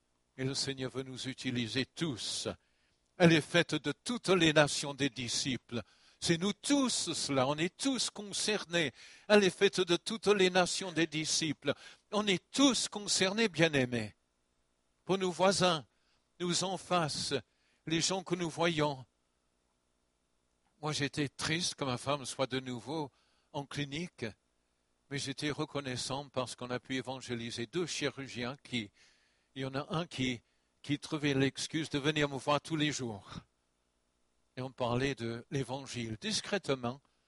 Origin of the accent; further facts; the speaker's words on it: France; Mais chez nous en France, nous avons eu quand même